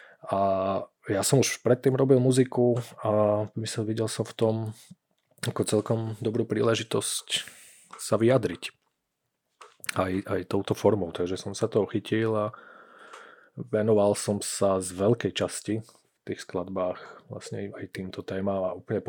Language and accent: Slovak; Bratislava, Bratislava Region, Slovakia; moved away as an adult; now in Olomouc, Czech Republic; A ja som chcel vypadnúť z Bratislavy a zo Slovenska. Sice ako je to moje rodné mesto, mám ho rád, ale Olomouc som si úplne zamiloval.